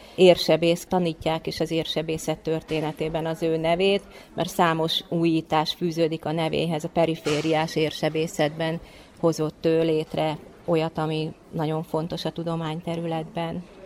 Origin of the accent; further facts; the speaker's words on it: Szeged, Csongrád-Csanád, Hungary; szegediként mindig szívesen emlékezünk meg Szent Györgyi Albert alakjáról